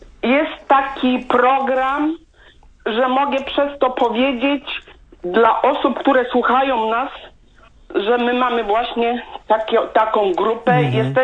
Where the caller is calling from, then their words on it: Hamburg, Germany; Jestem z Hamburga, z Polskiej Misji Katolickiej.